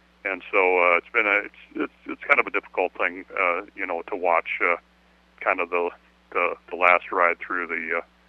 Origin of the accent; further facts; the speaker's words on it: Nebraska, United States; I grew up with that Nebraska, Oklahoma series, and that kind of defines college football for me.